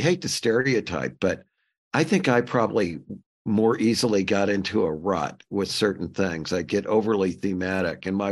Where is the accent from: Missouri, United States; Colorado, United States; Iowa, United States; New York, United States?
Missouri, United States; St. Louis; You know, I grew up in St. Louis and one of my best friends, his dad was a partner for HOK and started their London office.